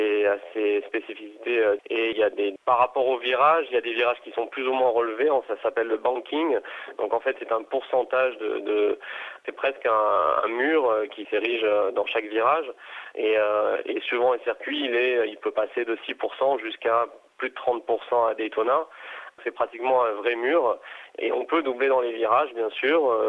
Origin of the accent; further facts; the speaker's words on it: Nice, Provence-Alpes-Côte d'Azur, France; moi je suis niçois, je suis une personne normale, tout à fait simple. J'ai des parents qui étaient des petits commerçants à Nice.